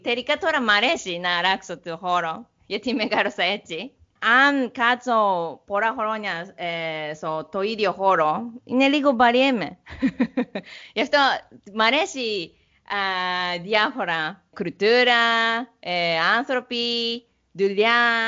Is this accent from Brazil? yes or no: no; Yamanashi, Japan; Greek is a second language; now in Greece; εγώ γεννήθηκα στο Γιαμανάση λέγεται. Γιαμανάση είναι κοντά στο Τόκιο, είναι 90 λεπτά από το Τόκιο. Με το τρένο.